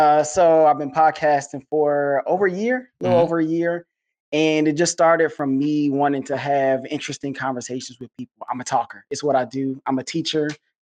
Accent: Detroit, Michigan, United States; So I'm from Detroit. So I always represent Detroit. I got a Detroit hat on.

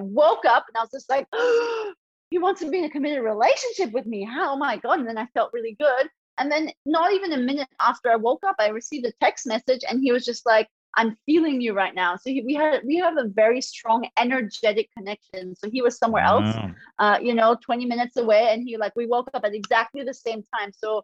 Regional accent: India; I mean, I grew up in India. Nobody shares feelings there.

